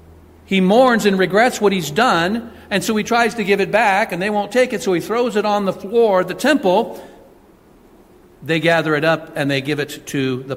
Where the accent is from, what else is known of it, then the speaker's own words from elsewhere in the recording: Santa Rosa, California, United States; born there; I was born in Santa Rosa, California.